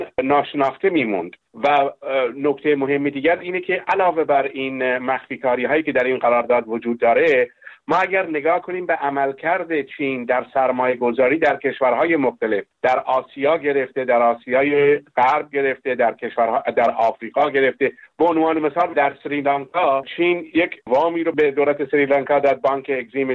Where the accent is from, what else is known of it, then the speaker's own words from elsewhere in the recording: Iran; این نگرانی های ما رو هم به عنوان یک ایرانی که در اینجا